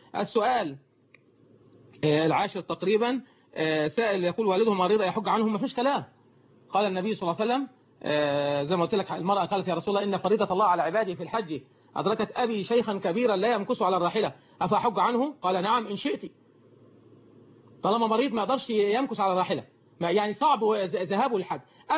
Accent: Suez, Suez Governorate, Egypt; من الاخوه بتوع مجلس الشورى عندنا في السويس

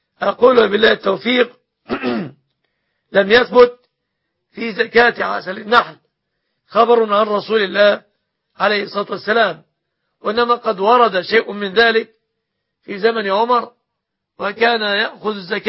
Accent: Egypt; أن يحفظ بلادنا مصر

